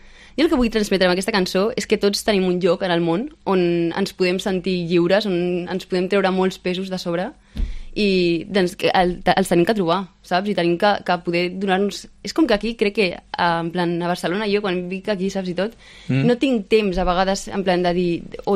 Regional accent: Ethiopia; vaig poder anar a Gàmbia, a Etiòpia, que és d'on jo soc.

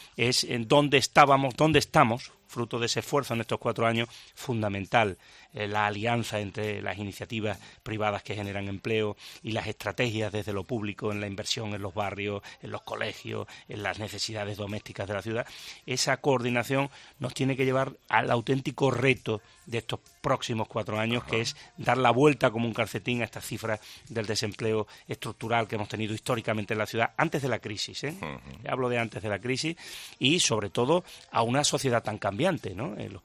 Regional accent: Seville, Andalusia, Spain; soy un sevillano más que tiene esta alta responsabilidad de ser alcalde de Sevilla

